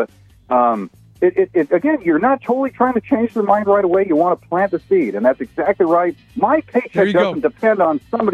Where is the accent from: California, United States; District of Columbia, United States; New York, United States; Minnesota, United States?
California, United States; It's, you know, to me, you know, I was originally from California. We heard this stuff, God, since like the 90s.